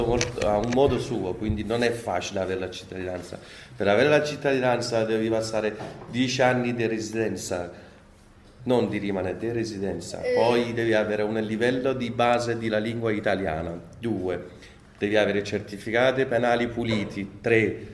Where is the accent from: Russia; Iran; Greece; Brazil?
Iran; Italian is a second language; now in Italy; ho dovuto fare un passo come clandestino, uscendo dall'Iran di nascosto.